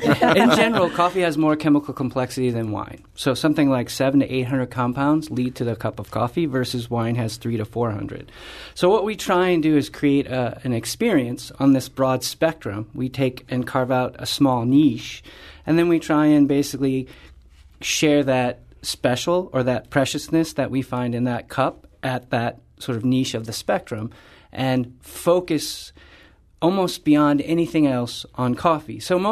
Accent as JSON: {"language": "English", "region": "New York", "country": "United States", "said": "Like, I came from New York."}